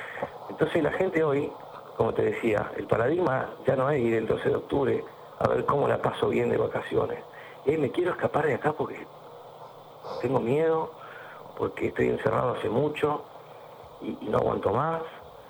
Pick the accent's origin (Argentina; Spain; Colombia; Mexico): Argentina; Pero como soy argentino lo puedo decir, sin pelo en la lengua lo digo.